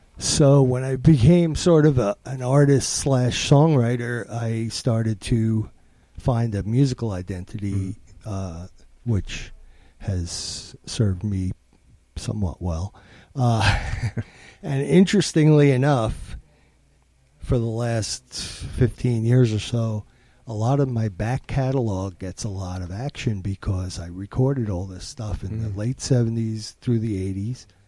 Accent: Brooklyn, New York, United States; Growing up in Brooklyn in the 60s, when country music for me was associated with the segregationist South.

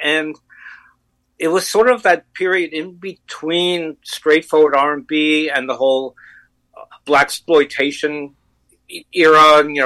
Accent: New York, United States; I grew up in New York, and you know, on WABC, WMCA, and we always like heard all the, you know, the biggest R&B records.

